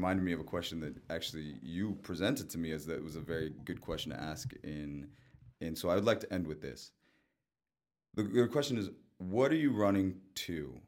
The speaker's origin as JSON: {"language": "English", "town": "Tampa", "region": "Florida", "country": "United States", "tie": "born or raised there", "said": "Me growing up in Tampa felt very isolated from like the other South Asians in the world."}